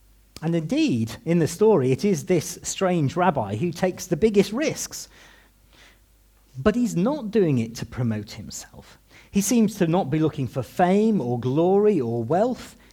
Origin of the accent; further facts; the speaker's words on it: United Kingdom; I would imagine, because we're British, we'd probably first off be extremely sceptical.